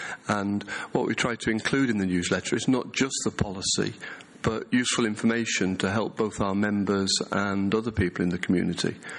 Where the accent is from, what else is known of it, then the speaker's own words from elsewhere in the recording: United Kingdom; now in Spain; I'm British, but I moved there 20 years ago.